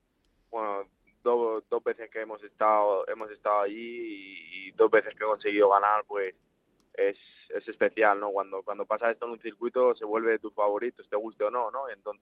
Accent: San Martín de la Vega, Community of Madrid, Spain; Si no estoy en mi pueblo, con tantas carreras es imposible.

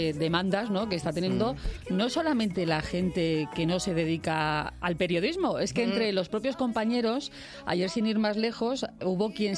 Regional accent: Spain; Efectivamente, sí, somos españoles, lo dejamos todo para última hora

